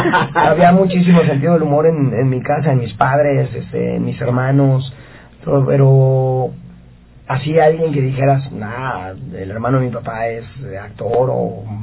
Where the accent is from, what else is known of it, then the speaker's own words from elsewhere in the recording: Guadalajara, Jalisco, Mexico; todos los juegos de niñez que había en mi tierra, en Guadalajara.